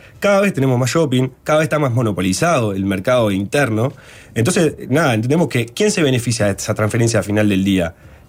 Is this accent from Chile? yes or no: no; Uruguay